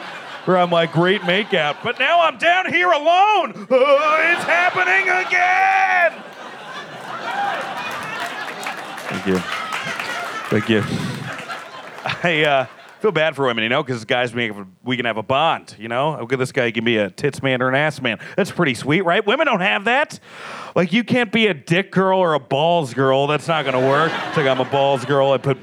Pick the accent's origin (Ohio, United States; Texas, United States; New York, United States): New York, United States; because I'm a New Yorker and I'm going to keep doing this shit till the devil drags me to hell.